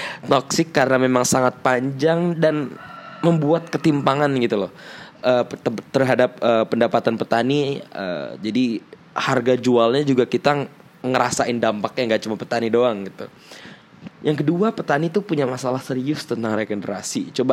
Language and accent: Indonesian; Jakarta, Indonesia; now in Yogyakarta, Indonesia; Saya berdomisili Yogyakarta, perantau yang berasal dari Jakarta, dan saya kalau makan bubur tidak diaduk.